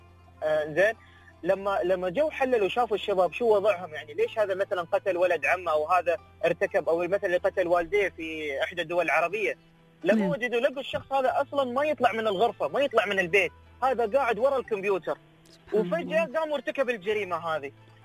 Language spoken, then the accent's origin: Arabic; United Arab Emirates; اذا انا كفرد اماراتي في عمر الشباب